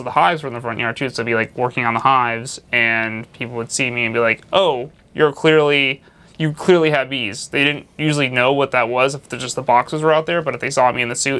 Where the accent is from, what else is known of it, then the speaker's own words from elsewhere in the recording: Charlotte, North Carolina, United States; Yeah, I'm from Charlotte, born and raised.